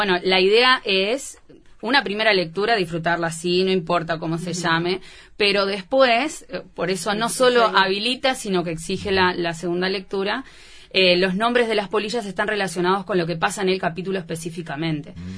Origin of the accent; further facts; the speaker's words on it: Mendoza Grande, Florida, Uruguay; Yo soy de Florida, soy de Mendoza Grande